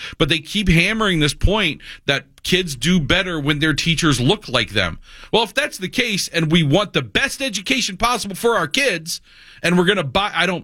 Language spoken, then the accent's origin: English; Miami, Florida, United States; And then a majority of my teachers, when I grew up in Miami, were of color.